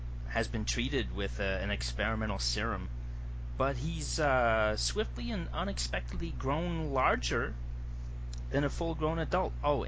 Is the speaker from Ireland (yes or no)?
no; Canada; Hey, man, that's my home country. I'm allowed.